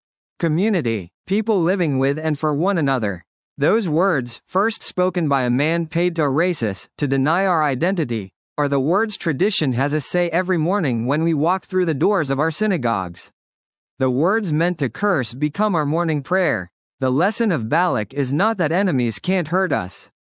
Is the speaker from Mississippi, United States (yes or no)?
no; Omaha, Nebraska, United States; so many of us who grew up in the Midwest. He was from St. Louis. I was from Omaha, graduated our high schools the same year.